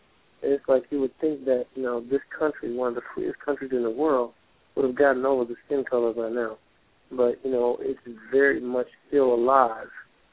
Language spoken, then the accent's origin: English; Alabama, United States; being that I'm a product of the South myself, growing up in Alabama